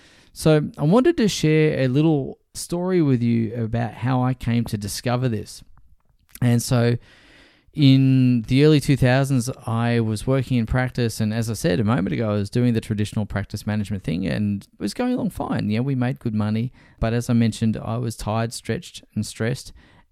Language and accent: English; Brisbane, Queensland, Australia; So what ended up happening is we moved back to my hometown, which is Brisbane